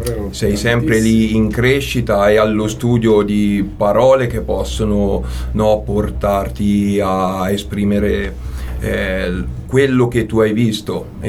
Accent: Umbertide, Umbria, Italy; born there; Io sono nato a Umbertide e non nel bacino del Trasimeno

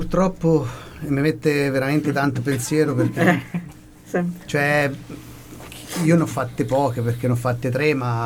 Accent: Gualdo Tadino, Umbria, Italy; Io vengo da Gualdo Tadino

